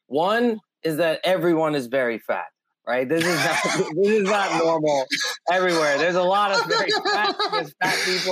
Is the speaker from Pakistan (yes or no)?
yes; Pakistan; Like, look, I'm Muslim. I'm Pakistani. Pakistanis and Indians, Muslims and Hindus have historically had a thing.